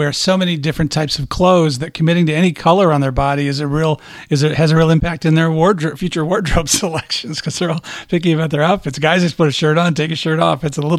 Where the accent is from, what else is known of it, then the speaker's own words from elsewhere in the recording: Midwest, United States; now in Arizona, United States; For me, I grew up in the Midwest and go up to northern Minnesota for Christmas sometimes, which was nuts. Go ice fishing and all that. And now that I've been in Arizona for 30 years and my blood's thin